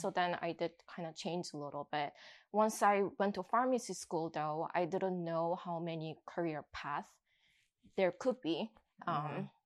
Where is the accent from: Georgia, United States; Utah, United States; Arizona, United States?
Arizona, United States; also born or lived in Michigan; I'm originally from Arizona, but I did move from state to state a lot.